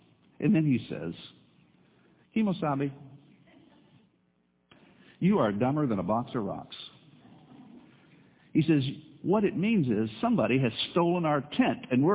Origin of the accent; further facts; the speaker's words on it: United States; I evaluate them because I am an American and I am a Christian. I'm a white person. I live in Florida.